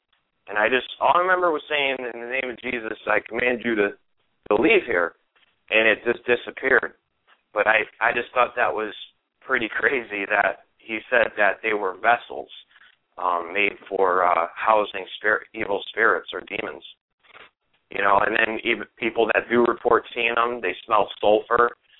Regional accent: Connecticut, United States; But seeing that I am from Connecticut, I know you guys said you have something put together for Sandy Hook

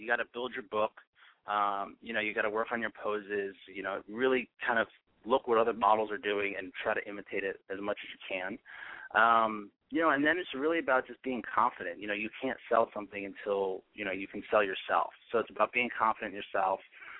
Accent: East Coast, United States; And you know, when I go back east, I'm from the East Coast originally

